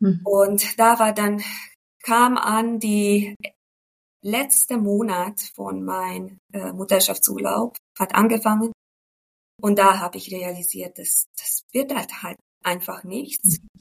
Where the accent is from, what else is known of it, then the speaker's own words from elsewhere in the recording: Hungary; German is a second language; moved away as an adult; now in Germany; ich komme aus Ungarn, dort aufgewachsen und mit 25 dann nach Deutschland gezogen für Arbeit.